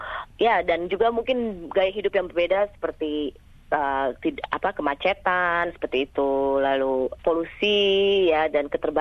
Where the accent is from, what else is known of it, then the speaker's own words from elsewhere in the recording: Cirebon, West Java, Indonesia; moved away as an adult; also born or lived in Yogyakarta / Canberra; now in Bogor, Indonesia; Iya, saya dari Cirebon. Jadi orang tua saya tinggal di Cirebon. Saya lahir dan besar di Cirebon. Lalu saya kuliah di Jogja. Setelah kuliah saya langsung pindah ke Australia, ke Canberra, dan saya bekerja di sana. Ya, tinggal di sana sampai 12 tahun.